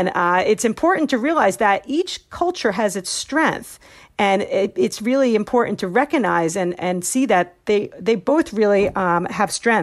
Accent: New York, United States; and I come from New York where, you know, and it's a pretty loose place.

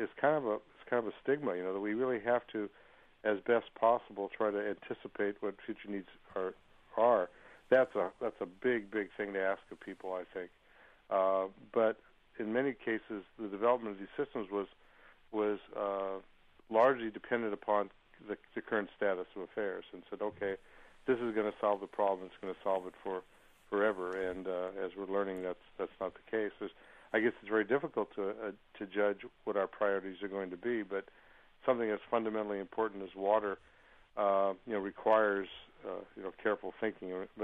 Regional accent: San Jose, California, United States; I come from a city, it's my hometown of San Jose, California, where the water's been privatized almost forever.

